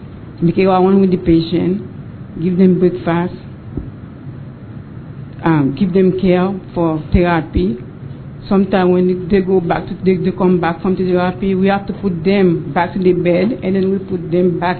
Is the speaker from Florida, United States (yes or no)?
yes; Miami, Florida, United States; English is a second language; I'm from Miami.